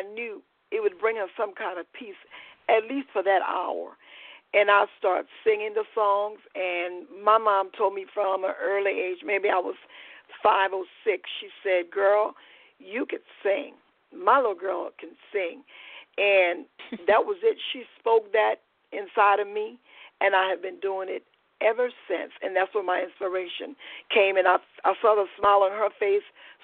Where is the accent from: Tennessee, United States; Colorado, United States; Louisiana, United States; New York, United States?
Louisiana, United States; Lauraville; I'm from Louisiana in a little town called Lauraville. It's a very small town. I'm one of 10 children.